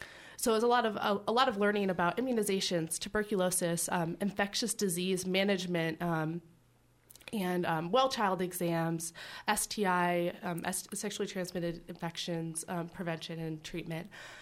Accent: Homer, Alaska, United States; I came up to Anchorage back home because I'm actually from Homer.

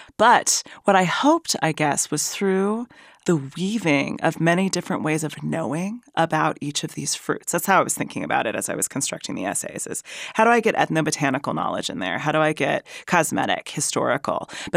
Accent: Pacific Northwest, United States; So though, you know, I grew up in the Great Northwest, and I'm not someone who just wants to go out in it.

